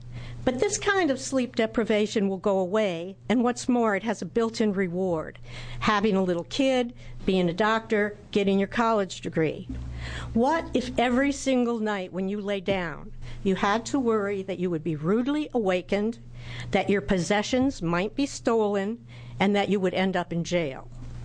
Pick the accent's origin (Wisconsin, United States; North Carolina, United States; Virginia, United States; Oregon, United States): Oregon, United States; Eugene; from Eugene, and I'm an advocate for the homeless